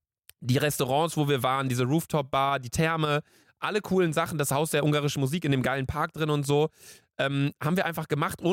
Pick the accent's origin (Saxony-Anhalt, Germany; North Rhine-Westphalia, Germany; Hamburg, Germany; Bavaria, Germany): North Rhine-Westphalia, Germany; Bielefeld; aber wir kommen halt auch aus Bielefeld, so, ne, muss man halt auch sagen.